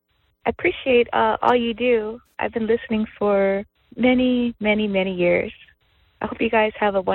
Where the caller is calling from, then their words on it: California, United States; I am calling from Northern California